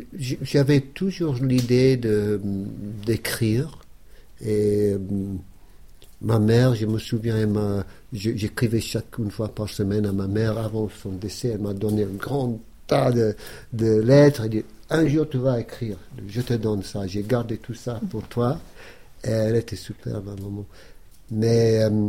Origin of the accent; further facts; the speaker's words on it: Scotland, United Kingdom; born there; French is a second language; Et ouais, je suis né en Écosse, j'ai toujours ma famille là-bas